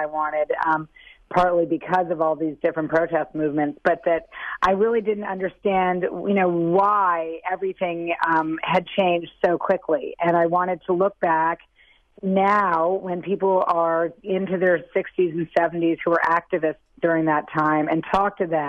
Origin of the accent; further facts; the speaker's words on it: New York City, New York, United States; because I grew up in New York City on Central Park West